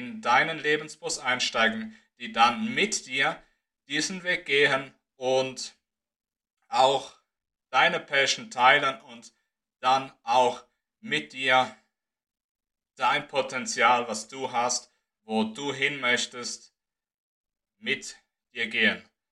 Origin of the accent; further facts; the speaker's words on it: Switzerland; ich komme aus der Schweiz